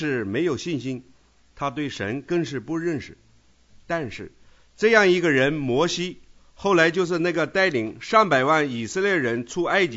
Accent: China; 中国就是万国其中一国，万人当然包括我们中国人在内喽。

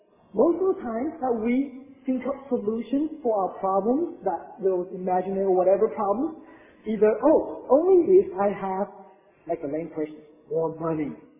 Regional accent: San Jose, California, United States; I live in Silicon Valley. I actually don't come from San Diego. I came from San Jose, California.

